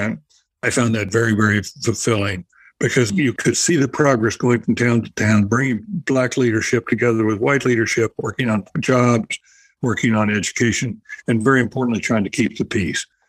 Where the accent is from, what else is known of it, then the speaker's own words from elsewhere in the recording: North Carolina, United States; But anyway, growing up in the South, when I learned I wasn't going to be a pitcher anymore, and I got into journalism.